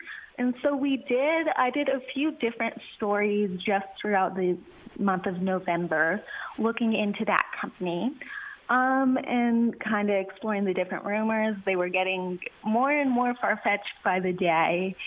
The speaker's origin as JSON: {"language": "English", "town": "Parker", "region": "Colorado", "country": "United States", "tie": "born or raised there", "said": "Yeah, so I grew up in Parker, Colorado, and then I went to school for journalism at the University of Colorado in Boulder."}